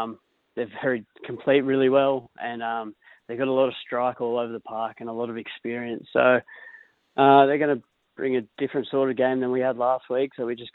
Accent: Coffs Harbour, New South Wales, Australia; now in Newcastle, Australia; I'm from Coffs Harbour originally, so it's really nice in between, and we're really happy.

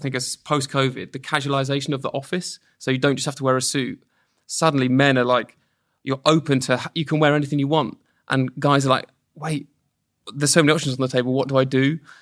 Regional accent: Portsmouth, South East England, United Kingdom; also born or lived in Brighton; So I've been down in Brighton in some form or another my whole life. Yeah, I just love it. I grew up in Portsmouth, so you know, it's a bit better.

